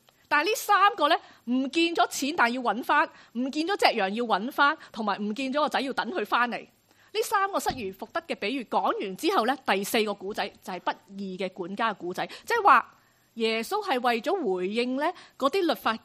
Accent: Hong Kong; 因為我哋香港人真係咧。天生出嚟咧就識得計數嘅

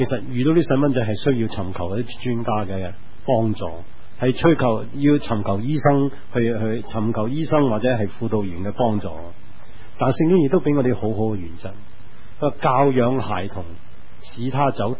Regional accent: China; 我哋中國人嘅父母咧

